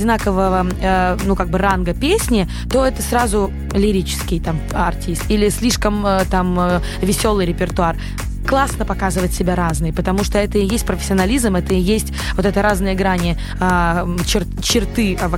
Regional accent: Mogilev, Mogilev Region, Belarus; в Могилеве обо мне узнали раньше, чем в Минске, потому что я родом из Могилева

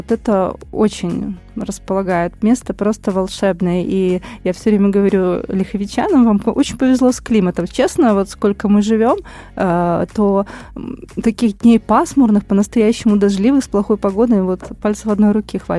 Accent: Minsk, Belarus; now in Lyakhovichi, Belarus; Я много работала в бизнесе, в логистике здесь, в Минске. Я сама минчанка.

